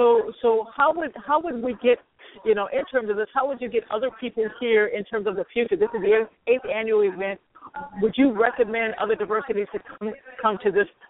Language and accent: English; United States; being an American here and being a Black American here, I have gotten to learn so much about the Arab community.